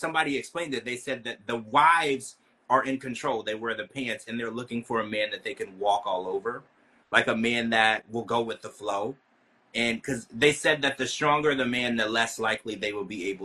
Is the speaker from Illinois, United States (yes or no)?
no; Louisiana, United States; I grew up in Louisiana, so we would go to the church